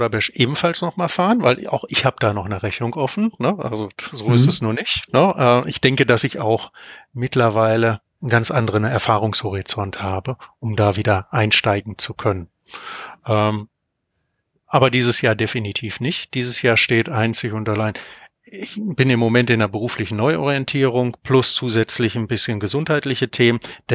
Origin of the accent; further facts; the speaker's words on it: North Rhine-Westphalia, Germany; ich komme halt hier aus der Ecke von Köln, ein bisschen rumzufahren in die Eifel rein.